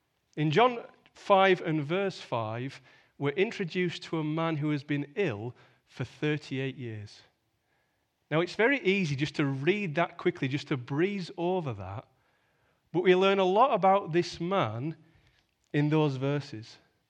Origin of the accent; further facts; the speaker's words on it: England, United Kingdom; I'm from rural England. We come from two very different worlds